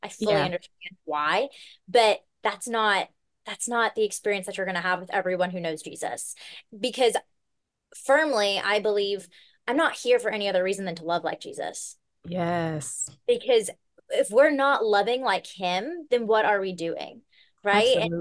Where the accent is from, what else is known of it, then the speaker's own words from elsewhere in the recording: the South, United States; you see me, you hear me say 2 words, you recognize I'm from the South.